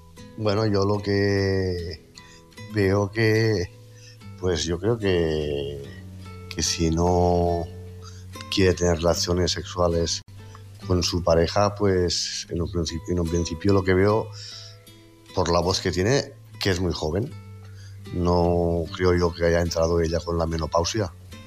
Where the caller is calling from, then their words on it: Tarragona, Catalonia, Spain; de Tarragona.